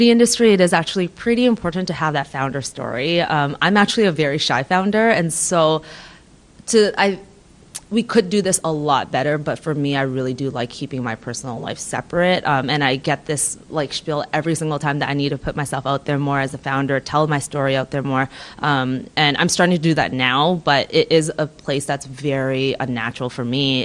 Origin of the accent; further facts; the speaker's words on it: Toronto, Ontario, Canada; I'm from Toronto, Canada.